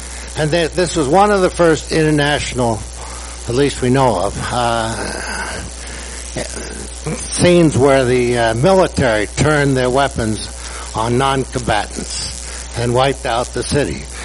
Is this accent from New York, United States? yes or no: yes; Brooklyn, New York, United States; born there; I was born in Brooklyn. I don't want to die for Brooklyn, you know.